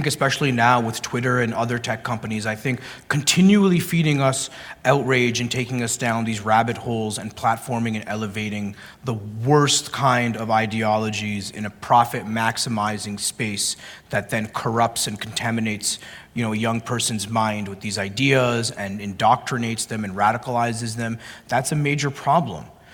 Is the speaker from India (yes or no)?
no; Canada; where I grew up in Canada